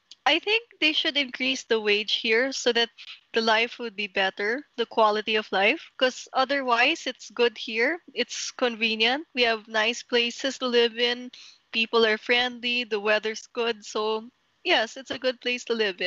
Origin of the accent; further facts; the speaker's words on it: Mandaluyong, Metro Manila, Philippines; English is a second language; Okay, so I was born and raised in Mandaluyong City, Philippines. Okay, so to describe my city, it's near the capital, Manila. So it's 15 minutes away by car.